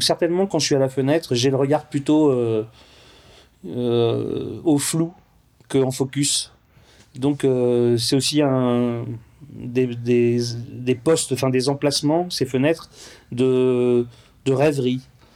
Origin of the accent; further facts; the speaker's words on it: Paris, Île-de-France, France; Quand j'étais enfant, non, j'étais à Paris, dans le 14e arrondissement, rue du Moulin Vert.